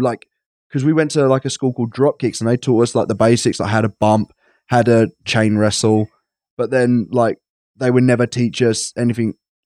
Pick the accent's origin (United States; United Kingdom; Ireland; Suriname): United Kingdom; East of England; But I'm sorry, I'm so English. But I'm so Essex. That's not even English.